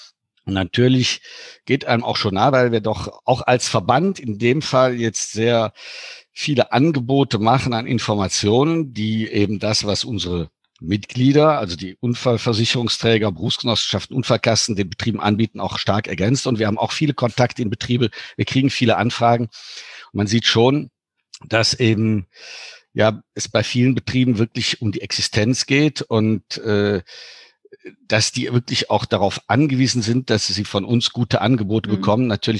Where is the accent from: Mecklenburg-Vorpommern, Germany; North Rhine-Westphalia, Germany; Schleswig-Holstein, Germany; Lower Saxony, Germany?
North Rhine-Westphalia, Germany; Cologne; born there; hat man mich dann von Luxemburg rübergeholt nach Deutschland. Und ich bin gebürtiger Kölsche. Also bin dann quasi zurück in die Heimat